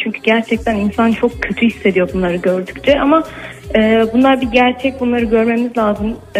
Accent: Antalya, Turkey; ben Antalya'dan.

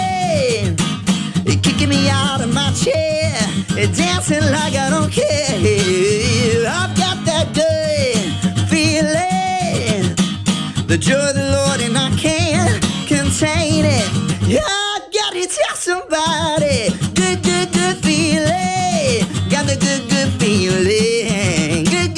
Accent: Cordele, Georgia, United States; now in Murfreesboro, United States; But I'm from Cordele, Georgia. Watermelon capital of the world, baby.

